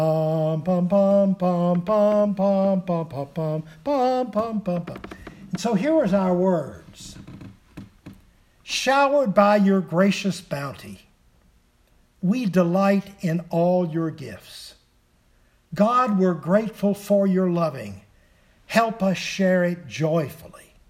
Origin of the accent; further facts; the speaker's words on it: Lexington, Kentucky, United States; In 1997, we happened to meet in my hometown of Lexington, Kentucky.